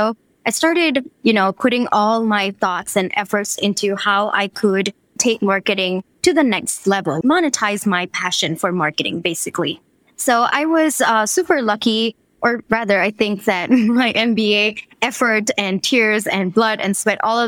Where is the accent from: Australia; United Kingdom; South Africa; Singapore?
Singapore; moved away as an adult; also born or lived in India; now in New York, United States; I grew up in Singapore, did my engineering in India, and then I moved to New York. I moved to Rochester, New York, to do my MBA at Rochester Institute of Technology.